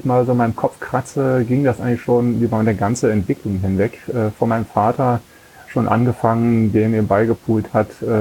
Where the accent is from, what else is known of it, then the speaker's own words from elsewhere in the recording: East Germany, Germany; ich komme aus der DDR, da hatten wir ja eine andere Ressourcenlage